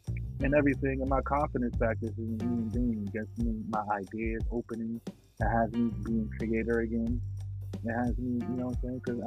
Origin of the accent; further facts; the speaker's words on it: New York City, New York, United States; I wasn't confident in the building shaking because as a New Yorker, I know that, honestly speaking, the only thing that can really take down these buildings is planes.